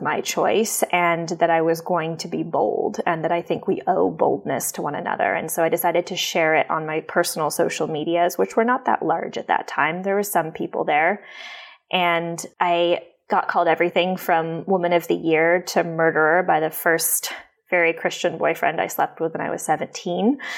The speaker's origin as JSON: {"language": "English", "country": "Canada", "moved": "yes", "lives_now": "United States", "said": "I'm Canadian, but I've been living in the US for about 3 years."}